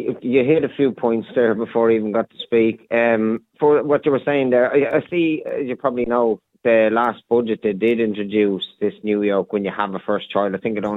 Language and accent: English; Ulster, Ireland; born there; Even, look, I moved, obviously, I was born in Donegal, so I'm kind of used to it.